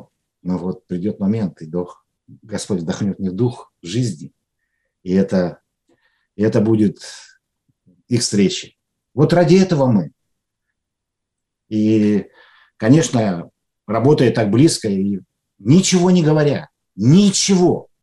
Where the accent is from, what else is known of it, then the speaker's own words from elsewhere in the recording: Russia; мы из России, мы хотим так же, как они, получать благословение